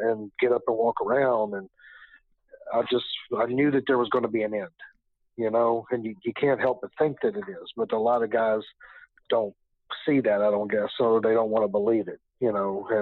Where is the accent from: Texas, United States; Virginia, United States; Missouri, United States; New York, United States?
Virginia, United States; Waynesboro; I was in a gym in my hometown of Waynesboro, Virginia